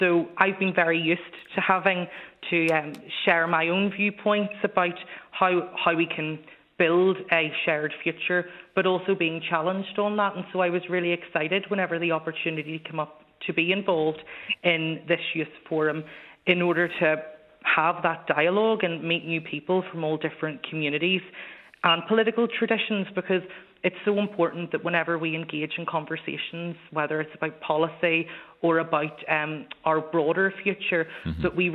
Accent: Belfast, Northern Ireland, United Kingdom; I come from South Belfast, and I was really lucky to have been able to attend an integrated school, which is a cross-community school in Northern Ireland

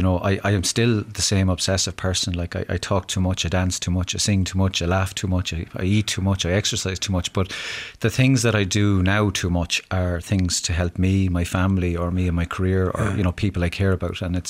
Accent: Dunlavin, Leinster, Ireland; also born or lived in Mullingar; But yeah, back in Dunlavin, my parents moved there in 1972. We moved from Mullingar.

